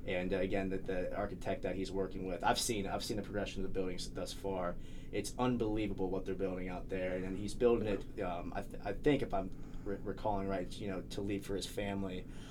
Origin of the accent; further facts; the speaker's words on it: Zanesville, Ohio, United States; So I'm from Zanesville, so I'll go out to Zanesville.